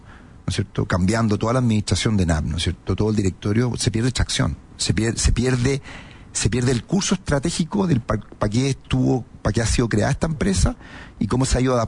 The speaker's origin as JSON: {"language": "Spanish", "country": "Chile", "said": "nosotros como chilenos decimos, pucha"}